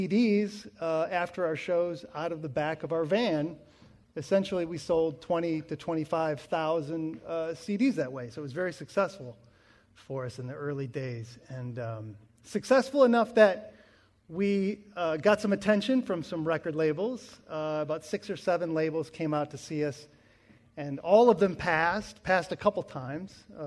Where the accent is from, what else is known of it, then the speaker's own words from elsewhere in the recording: Grand Rapids, Michigan, United States; So I'm familiar with this area quite well. I'm from Grand Rapids, and my band … we recorded at Station C Studios, which is just down the street.